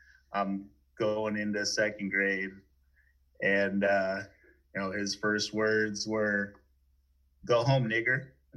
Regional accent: Juneau, Alaska, United States; So I was born and raised here in Juneau, Alaska. I mean, I went away for college for a few years, but then had been back for like another like 16, like after college.

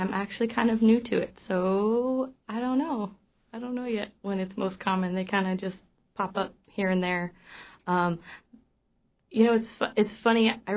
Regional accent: California, United States; now in Anchorage, United States; I am from Sonoma County, California, yeah.

